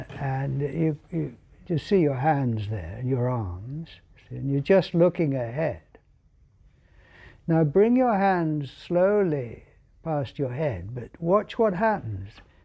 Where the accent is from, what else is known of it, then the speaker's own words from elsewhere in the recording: United Kingdom; Because I'm British and we like being close and we like to show our feelings.